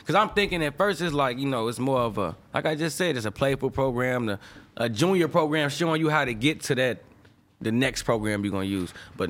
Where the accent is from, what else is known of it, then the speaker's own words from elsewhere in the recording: St. Louis, Missouri, United States; Now everybody know I'm from St. Louis because I make sure people know I'm from St. Louis, you know what I'm saying?